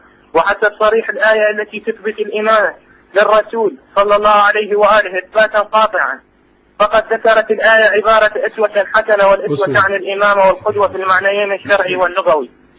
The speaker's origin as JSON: {"language": "Arabic", "country": "Iraq", "said": "لا من العراق."}